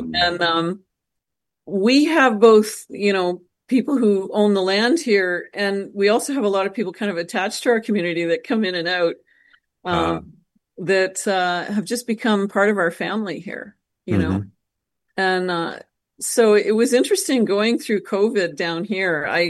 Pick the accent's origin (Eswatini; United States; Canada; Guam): Canada; now in Costa Rica; You know, I love being a Canadian. I love going home to visit.